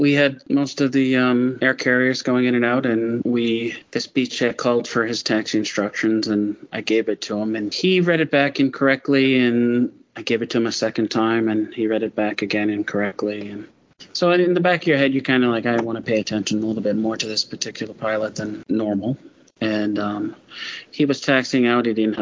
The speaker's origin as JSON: {"language": "English", "town": "Nantucket", "region": "Massachusetts", "country": "United States", "tie": "born or raised there", "said": "I loved it. I grew up in Nantucket, so."}